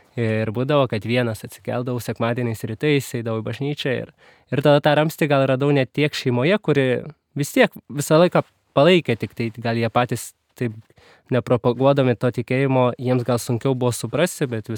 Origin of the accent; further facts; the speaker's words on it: Kaunas, Kaunas County, Lithuania; Aš esu kaunietis ir užaugau visą laiką čia Kaune, mokiausi jėzuitų gimnazijoje, tai visą laiką buvau tokioj katalikiškoje aplinkoje